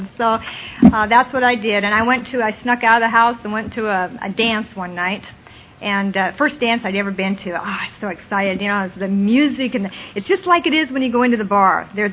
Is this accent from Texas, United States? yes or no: no; Billings, Montana, United States; I come from Billings, Montana, where there's a group back there called the Billings Recovery Group, and they send their greetings.